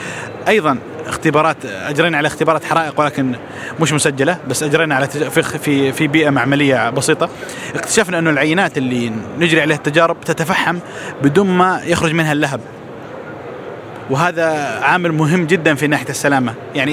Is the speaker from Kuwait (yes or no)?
no; Saudi Arabia; التفت حوالينا إحنا من المملكة العربية السعودية، وأكثر حاجة ممكن حصلها في الشارع في الصحراء كذا في النخيل